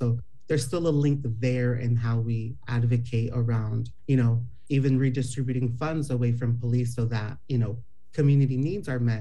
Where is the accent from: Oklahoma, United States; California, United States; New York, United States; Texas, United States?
California, United States; Los Angeles; now in Portland, United States; And I grew up in Los Angeles area half of my life, born and raised, and this other half over here in the Portland metro area.